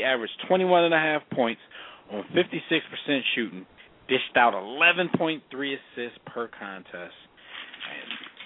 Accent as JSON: {"language": "English", "town": "Philadelphia", "region": "Pennsylvania", "country": "United States", "tie": "born or raised there", "said": "Paul Pierce, led the Celtics to a 4-0 week, which is bad for my hometown Philadelphia 76ers."}